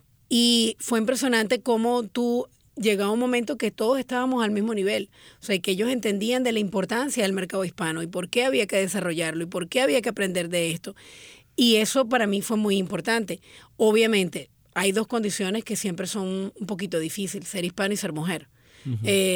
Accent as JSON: {"language": "Spanish", "country": "Venezuela", "tie": "born or raised there", "said": "yo me crié, como te digo, nací en Venezuela y me crié en Venezuela."}